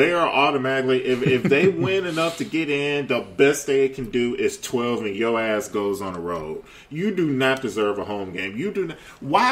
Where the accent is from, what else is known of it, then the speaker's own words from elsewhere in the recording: Houston, Texas, United States; I'm from Houston. Fuck SMU.